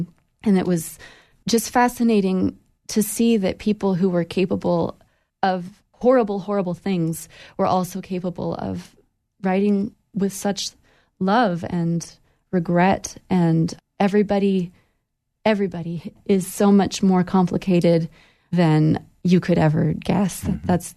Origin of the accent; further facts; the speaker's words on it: Idaho, United States; So even a thing as casual as, oh, I grew up in Idaho, we were taught that is off limits.